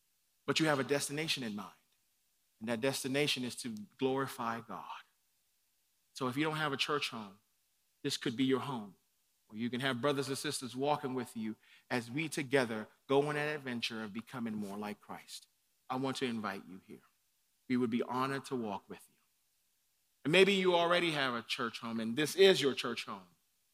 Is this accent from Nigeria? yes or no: yes; Nigeria; I'm a Nigerian, and we have a saying that if you love me privately, don't hate me publicly.